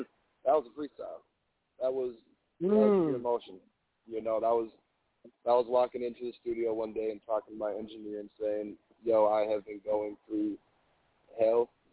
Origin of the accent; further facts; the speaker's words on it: Minnesota, United States; I'm from Minnesota. I don't really claim the city. I've kind of moved all over